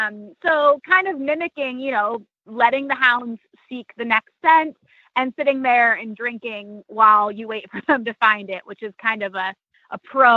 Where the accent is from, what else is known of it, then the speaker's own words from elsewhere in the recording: Wyoming, United States; I grew up working in Wyoming as a cowgirl